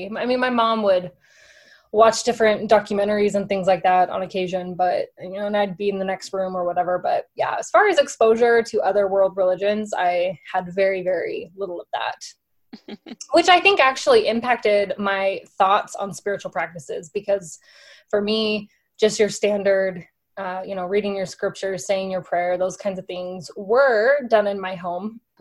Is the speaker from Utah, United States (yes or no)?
yes; Provo, Utah, United States; as a kid growing up in Provo.